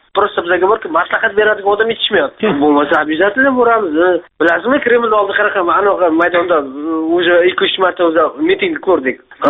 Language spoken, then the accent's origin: Uzbek; Qashqadaryo Region, Uzbekistan; now in Moscow, Russia; Sizga Moskvadan telefon qilyotgandik. Aslida biz Qashqadaryodanmiz.